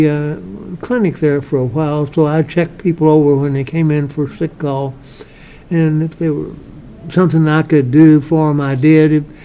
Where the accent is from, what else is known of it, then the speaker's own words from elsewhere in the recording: Frankfort, Kentucky, United States; born there; Okay, I was born in Frankfort, Kentucky on Murray Street, and my father was a physician there, and my mother was the daughter of a dentist